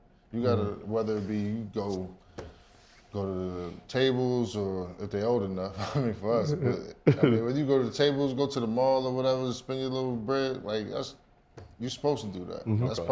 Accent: New Jersey, United States; So, and this is where I get frustrated, because I grew up in the suburbs of New Jersey.

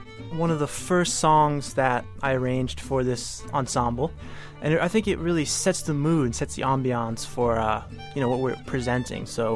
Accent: Marlborough, Massachusetts, United States; I grew up around Boston from Marlborough, Mass.

